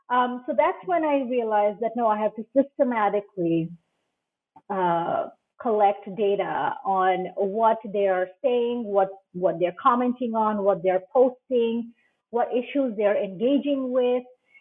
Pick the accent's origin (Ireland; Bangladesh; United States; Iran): Bangladesh; So I am Bangladeshi, but I wasn't, I'm not originally from Los Angeles.